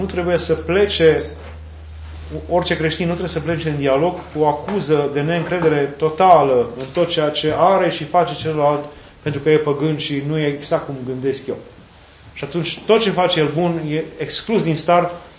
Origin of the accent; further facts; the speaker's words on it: Romania; Noi, ca români, la început, mergeam pe la puznici.